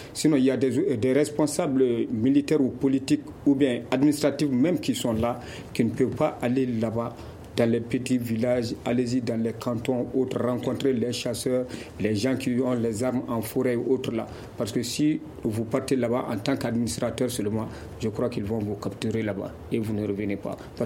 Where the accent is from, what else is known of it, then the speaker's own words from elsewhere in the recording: Mali; nous sommes des musulmans, nous sommes des Maliens.